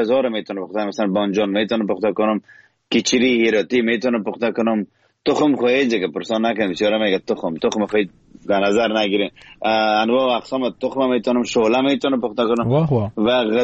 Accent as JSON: {"language": "Persian", "region": "Kabul", "country": "Afghanistan", "tie": "born or raised there", "also_born_or_lived": "Herat", "said": "زادگاه من هرات، و اما در کابل ما بزرگ شدم. به او دلیل وقتی که امروی مردمانه که به لهجه کابلی صحبت میکنم بسیار نرمال کابلی صحبت میکنم، وقتی هراتی باشه بسیار نرمال هراتی صحبت میکنم"}